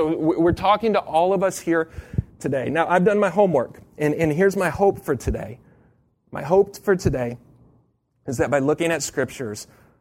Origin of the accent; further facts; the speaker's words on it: Midland, Michigan, United States; now in Orlando, United States; I grew up in Midland, Michigan, where everybody's the same.